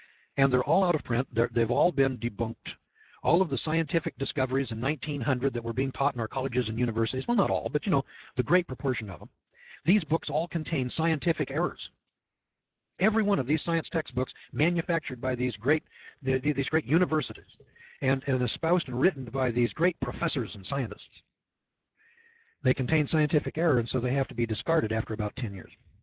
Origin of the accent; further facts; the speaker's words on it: United States; And I feel bad about that as an American.